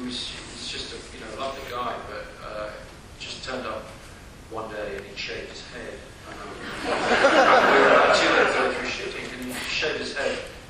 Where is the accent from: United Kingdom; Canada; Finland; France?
United Kingdom; England; also born or lived in United States; I mean, made the film in England, and I'm half English, half American